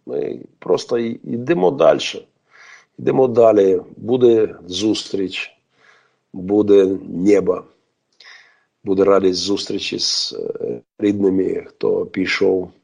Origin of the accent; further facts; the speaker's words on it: Mariupol, Donetsk Oblast, Ukraine; помчався назад в Маріуполь, питаючись прорватися в моє рідне місто, щоб служити там.